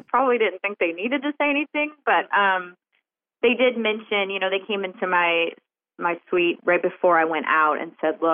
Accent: the South, United States; Well, I grew up in the South, so I was around it a lot, you know, the racism thing and hearing, you know, the N-word every day of my life.

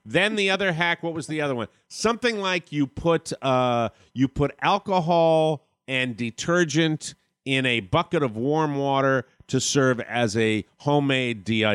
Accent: New England, United States; I was born and raised in New England.

